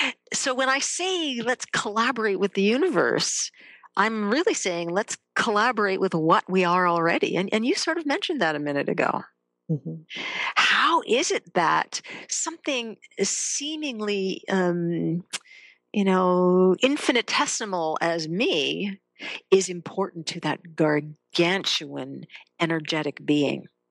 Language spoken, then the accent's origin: English; Massachusetts, United States; I grew up outside Boston. I know those places that have just been bombed.